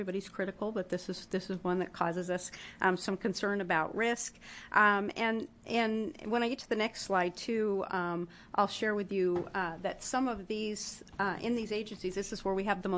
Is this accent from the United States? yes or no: yes; Harrisburg, Oregon, United States; I come from Harrisburg, so even that way, which is a lot more rural, it's still an hour on I-5.